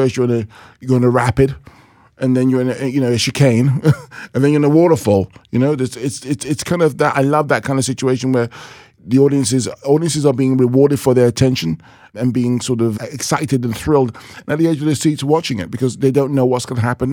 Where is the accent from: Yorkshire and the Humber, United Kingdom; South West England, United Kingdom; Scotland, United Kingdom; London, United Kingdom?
London, United Kingdom; as a 13-year-old black child growing up in London